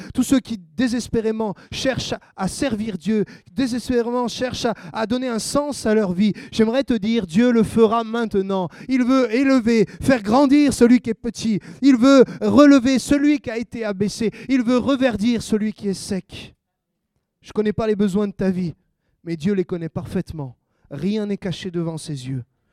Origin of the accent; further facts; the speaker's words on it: France; Et en plus, on est français, on prend le petit café, tout est petit.